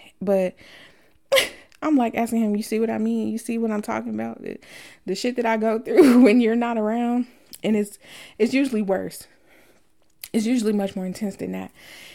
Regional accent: the South, United States; You know, I'm from the South. I like to have my wits about me.

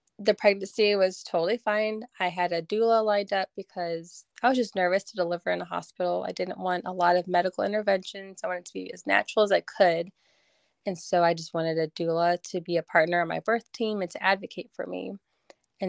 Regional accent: Illinois, United States; We're both born and raised in Central Illinois, lived here pretty much our whole lives, except for 3 years we lived in Georgia

